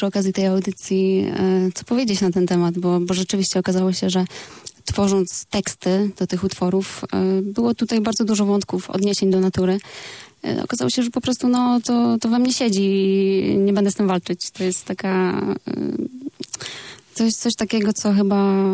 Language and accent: Polish; Białystok, Podlaskie Voivodeship, Poland; Ja jestem z Białegostoku.